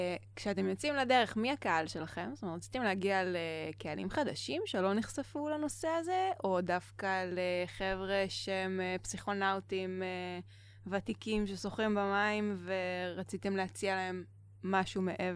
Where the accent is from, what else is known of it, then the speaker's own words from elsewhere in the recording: Northern District, Israel; אבל גדלתי ממש בצפון